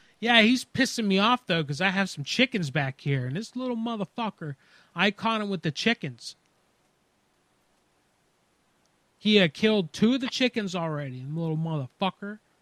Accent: New York City, New York, United States; I'm new. I'm from New York City. I won a big lawsuit, and I just retired out here, buddy.

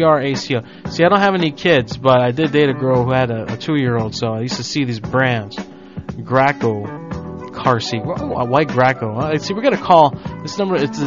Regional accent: Hawaii, United States; Anyway, we're from Hawaii.

